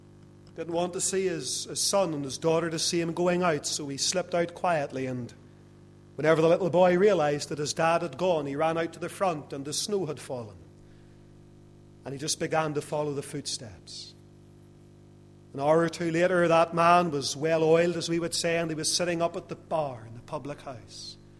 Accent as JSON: {"language": "English", "town": "Lisburn", "region": "Northern Ireland", "country": "United Kingdom", "tie": "born or raised there", "said": "Growing up in the Presbyterian church, one of them in Lisburn"}